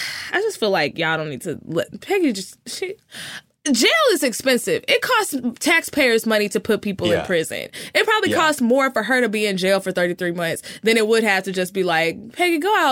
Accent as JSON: {"language": "English", "town": "Terrell", "region": "Texas", "country": "United States", "tie": "born there", "said": "But so Tyler is like, you blink, you miss it. It's such a small town. And I was born very close to it. I was born in Terrell."}